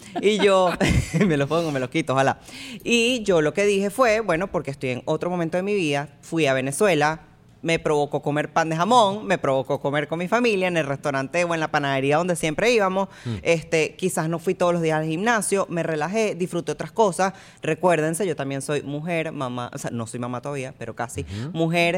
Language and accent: Spanish; Italy; soy italiana, y eso yo creo que lo heredé